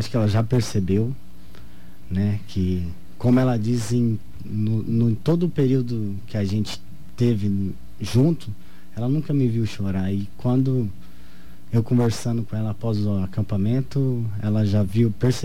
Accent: Nova Alvorada do Sul, Mato Grosso do Sul, Brazil; Nova Alvorada do Sul.

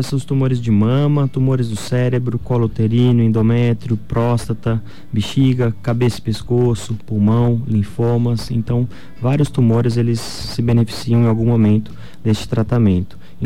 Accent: Guaratinguetá, São Paulo, Brazil; Exato, sou lá do estado de São Paulo, interior de São Paulo, chama Guaratinguetá, na terra de Frei Galvão.

